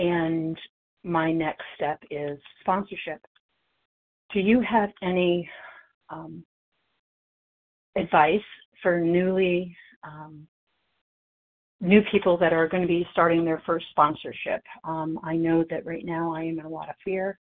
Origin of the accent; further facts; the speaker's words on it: New York, United States; I'm from upstate New York.